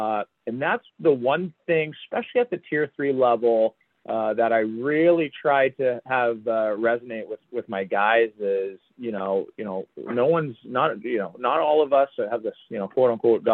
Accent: Long Beach, California, United States; But I'm really just enjoying being in my hometown, continuing to grow the game here in Long Beach.

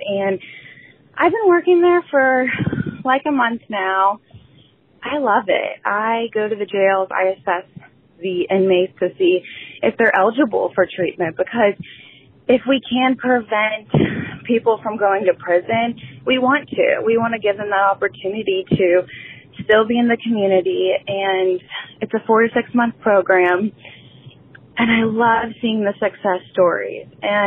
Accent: Ohio, United States; I'm 27 years old, and I'm from Ohio.

